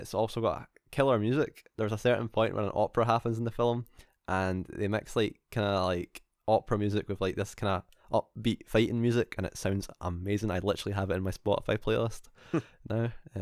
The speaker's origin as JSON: {"language": "English", "region": "Scotland", "country": "United Kingdom", "said": "It's being Scottish, this film's huge in Scotland, you got to understand."}